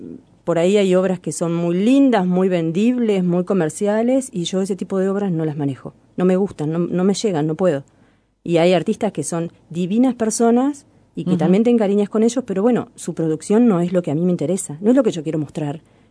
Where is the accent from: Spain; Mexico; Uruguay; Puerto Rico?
Uruguay; Cerro de las Cuentas, Cerro Largo; born there; En Cerro Largo. 350 kilómetros. Pasas muy rápido y ni lo ves.